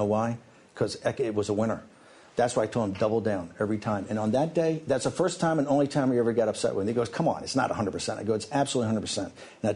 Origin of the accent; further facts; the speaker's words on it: Ireland; I got it. You know, I'm Irish. I got my black book, and I got him.